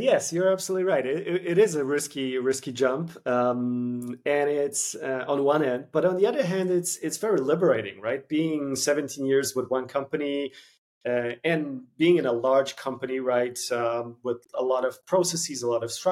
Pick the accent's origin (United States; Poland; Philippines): Poland; first language Polish; English is a second language; Obviously, a bit of Italian, a bit of French, English, Polish, which is my native language. So few languages.